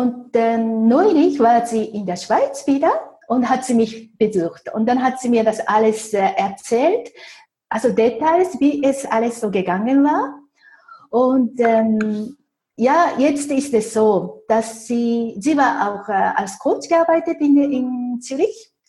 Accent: Japan; German is a second language; moved away as an adult; now in Switzerland; Also ich bin, wie gesagt, in Japan geboren, in Japan aufgewachsen.

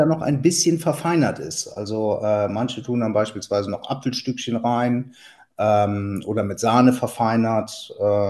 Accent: Eschweiler, North Rhine-Westphalia, Germany; also born or lived in Stolberg / Anrath; also geboren in Stolberg, das ist ganz in der Nähe von Aachen. Dann haben wir kurze Zeit in Anrath gelebt, das ist in der Nähe von Krefeld. Und dann sind wir nach St. Jöris gezogen, das ist ein kleiner Vorort von Eschweiler, in dem ich dann aufgewachsen bin.

